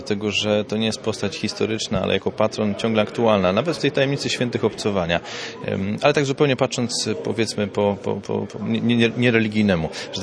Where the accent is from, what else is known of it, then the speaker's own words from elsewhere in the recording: Gdańsk, Pomeranian Voivodeship, Poland; also born or lived in Nowy Port; wtedy jako mały chłopak mieszkający w Nowym Porcie ta postać mnie zachwyciła